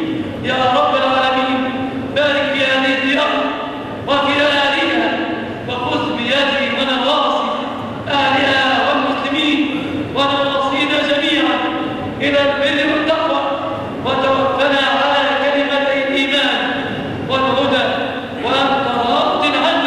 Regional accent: Egypt; عن بلادنا مصر

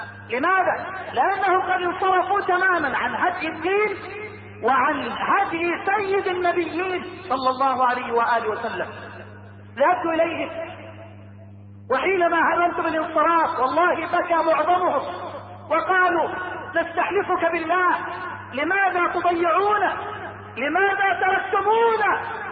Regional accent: Egypt; كم من أباء عندنا في مصر أيها الشاب الحبيب

